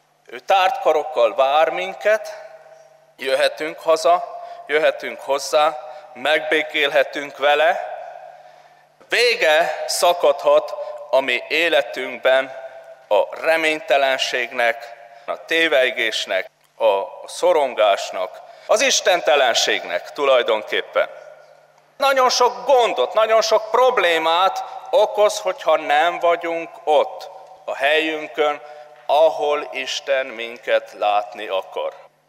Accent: Transylvania, Romania; Nem olyan rég Erdélyben jártam, ahonnan származok

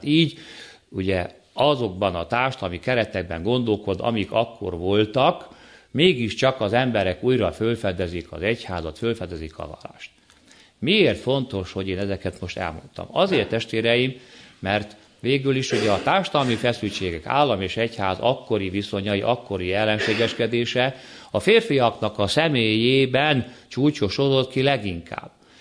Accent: Miskolc, Borsod-Abaúj-Zemplén, Hungary; Miskolci származású vagyok

